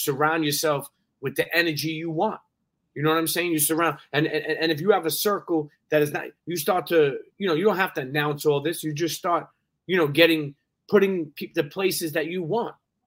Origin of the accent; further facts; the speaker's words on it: Brooklyn, New York, United States; Like, when I was growing up in Brooklyn, I'm listening to kids on my block